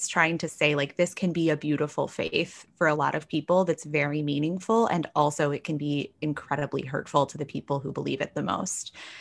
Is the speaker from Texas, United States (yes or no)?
yes; Texas, United States; But I did grow up in this community, and I grew up in North Texas, very evangelical, surrounded by evangelicals.